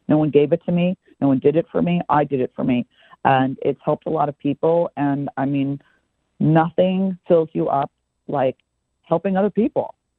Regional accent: Hollywood, California, United States; My father, you know, I grew up in Hollywood.

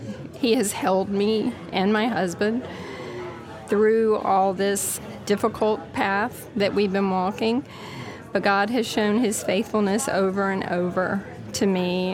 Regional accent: Blackstone, Virginia, United States; I'm from Blackstone, Virginia.

